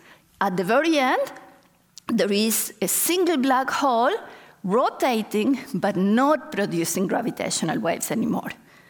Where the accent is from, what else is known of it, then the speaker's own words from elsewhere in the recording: Argentina; Sometimes I like to say they were dancing a tango because I'm from Argentina